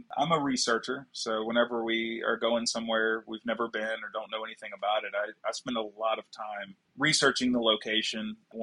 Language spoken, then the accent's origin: English; Florida, United States; now in Texas, United States; Well, since we're from Florida and have moved to Texas, all of our vacations have been back to Florida.